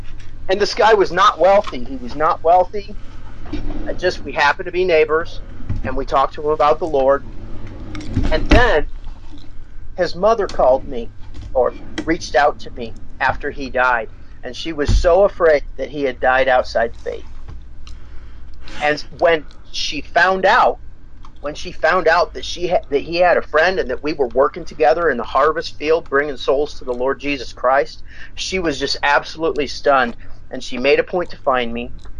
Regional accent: Iowa, United States; And here we are preaching in my home state of Iowa, someplace where I halfway belong

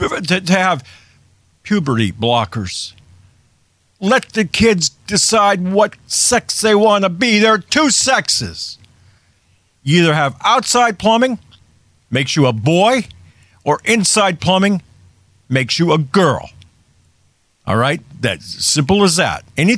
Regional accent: United States; I've had it as an American, as a male, and as a Christian and as an armed man.

